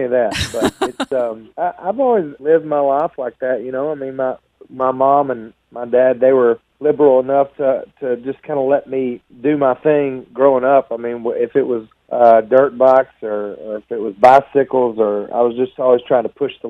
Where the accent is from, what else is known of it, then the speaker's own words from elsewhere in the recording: Alabama, United States; now in Nashville, United States; I grew up in Alabama and didn't really know songwriting was an option for me until people started saying, hey, you know, you should move to Nashville and pursue this.